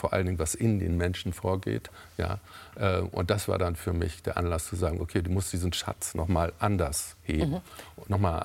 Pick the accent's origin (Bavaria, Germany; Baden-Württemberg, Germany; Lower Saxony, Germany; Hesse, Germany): Lower Saxony, Germany; born there; Nein, nein, Niedersachsen.